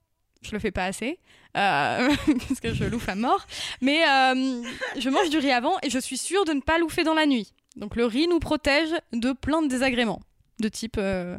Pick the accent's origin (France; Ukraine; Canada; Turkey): France; Hauts-de-France; moi j'ai grandi en Picardie, je peux te dire que les champs de patates, j'en ai ras la casquette.